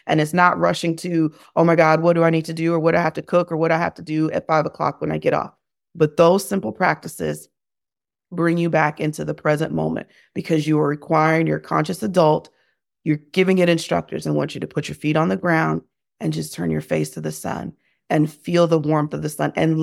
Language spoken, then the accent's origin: English; Germany; me, I grew up in Germany, so I spent a lot of time outside.